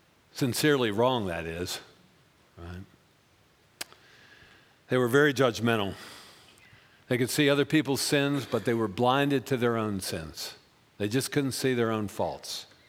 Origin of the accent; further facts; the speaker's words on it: Baltimore, Maryland, United States; I was raised in Baltimore, Maryland, and our neighbors across the street, according to my parents, were bad people.